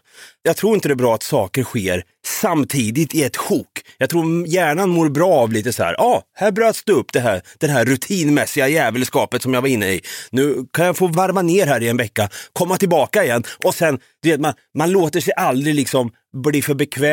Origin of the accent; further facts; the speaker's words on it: Sweden; Jag är en svensk man som gillar att sitta där jag sitter